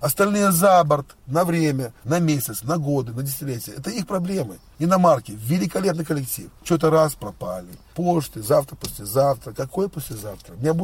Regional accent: Belarus; Я белорус, у меня есть город Минск, у меня есть флаг, гимн, президент.

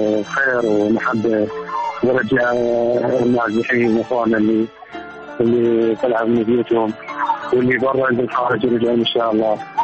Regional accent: Baghdad, Baghdad Governorate, Iraq; من بغداد، عمري 26 سنة

